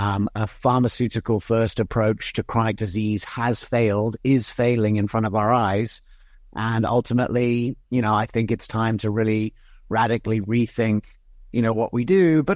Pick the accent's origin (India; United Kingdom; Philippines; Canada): United Kingdom; England; also born or lived in United States; both the NHS and England where I grew up and in America where I was born